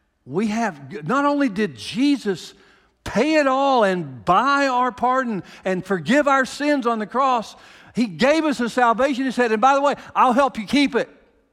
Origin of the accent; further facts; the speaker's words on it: Kentucky, United States; I wish I had a Scottish accent, but you would probably still know I was from Kentucky, so I just won't.